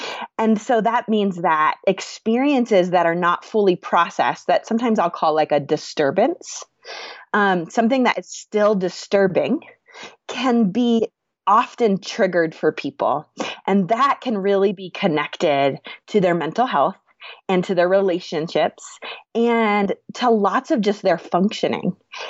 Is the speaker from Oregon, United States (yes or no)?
yes; Oregon, United States; now in Colorado, United States; So I'm from Oregon originally, where it was like the northwest corner, super rainy, really gray, which it's beautiful there, but so gray.